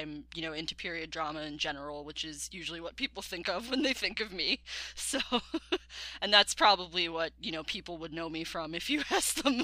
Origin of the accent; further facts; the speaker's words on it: New York, United States; Okay, I'm an English major. I'm from New York.